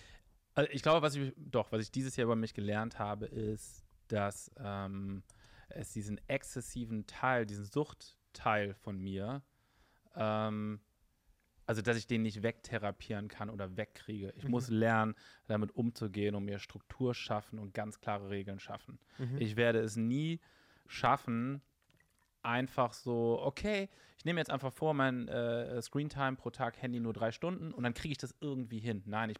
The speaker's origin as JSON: {"language": "German", "town": "Cologne", "region": "North Rhine-Westphalia", "country": "Germany", "said": "Ja, ich bin Kölner."}